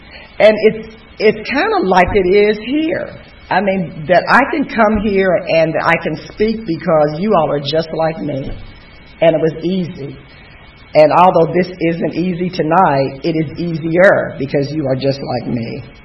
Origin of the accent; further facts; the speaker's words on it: West Virginia, United States; that I'm a girl from West Virginia. I'm too tall. I stutter. I'm black.